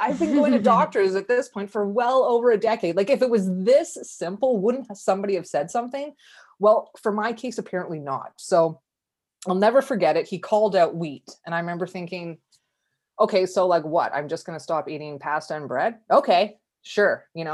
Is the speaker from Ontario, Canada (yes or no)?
no; Calgary, Alberta, Canada; I born and raised in Calgary, Alberta.